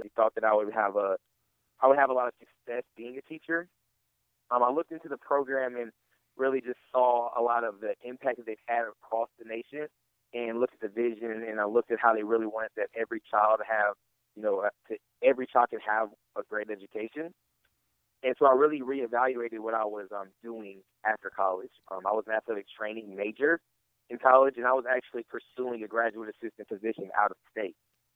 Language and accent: English; North Augusta, South Carolina, United States; I'm actually from North Augusta, South Carolina, which is in Aiken County.